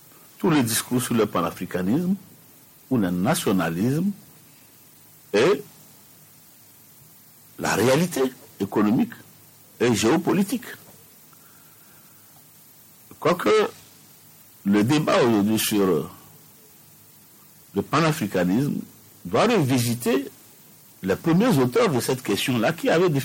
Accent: Togo; nous attendons en tant que Togolais de voir dans les faits comment cela va se traduire.

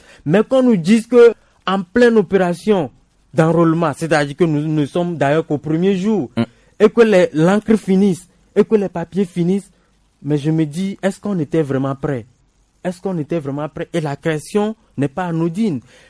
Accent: Togo; C'est pour ça, justement, qu'en tant que Togolais d'abord, avant d'être journaliste, on se sent frustré

